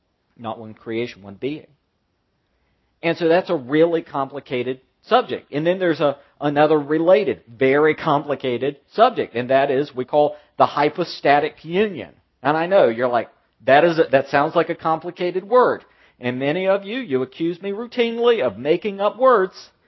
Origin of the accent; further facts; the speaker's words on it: the South, United States; Growing up in the South, where words are not pronounced correctly or completely, I was taught that it was a quartly.